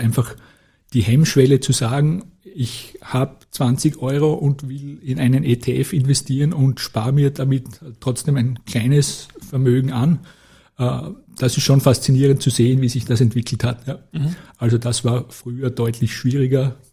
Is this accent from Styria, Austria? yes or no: yes; Styria, Austria; als Steirer bietet sich natürlich